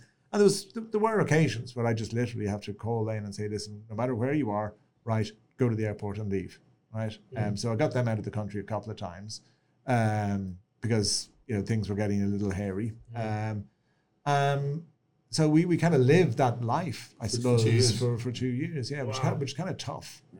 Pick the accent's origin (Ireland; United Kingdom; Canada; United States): Ireland; I suppose the fact that I'm Irish and I'm stubborn